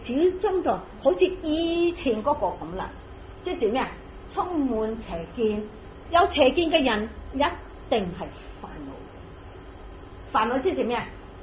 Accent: China; 即係我哋中國人講咧，非常之好啊！

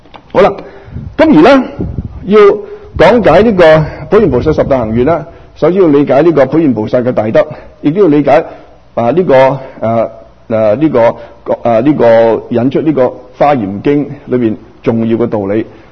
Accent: Guangdong, China; 特别呢，我们广东人啊，我哋照住去读

